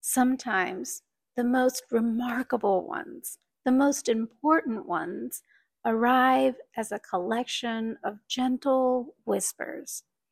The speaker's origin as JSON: {"language": "English", "country": "Japan", "tie": "born or raised there", "said": "this is a standout difference because I was born and raised in Japan, and Japanese culture is quite the opposite, right?"}